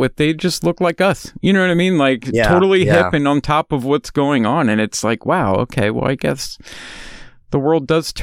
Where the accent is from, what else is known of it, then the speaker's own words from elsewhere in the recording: United States; you know, as an American, we're the center of the world and everything is around us and whatnot.